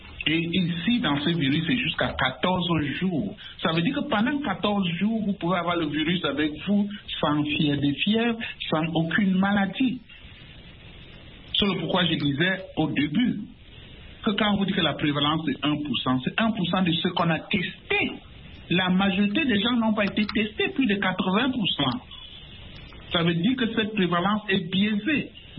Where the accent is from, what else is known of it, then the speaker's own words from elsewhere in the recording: Cameroon; surtout dans un pays comme le Cameroun que je connais bien, je viens du Cameroun.